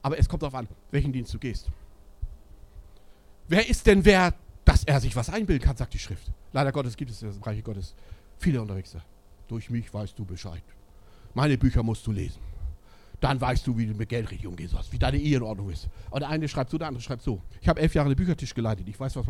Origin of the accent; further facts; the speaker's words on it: Schleswig-Holstein, Germany; born there; Ich komme in gebürtiger Schleswig-Holstein, 1,8 Millionen Einwohner.